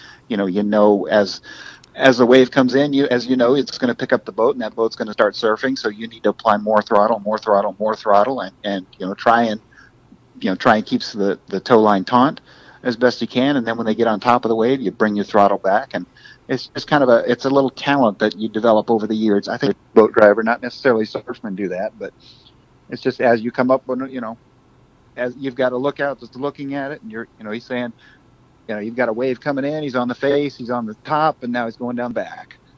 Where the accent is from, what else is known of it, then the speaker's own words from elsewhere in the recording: Idaho, United States; And, you know, I'm from North Idaho. So I thought, let's try the Pacific Northwest.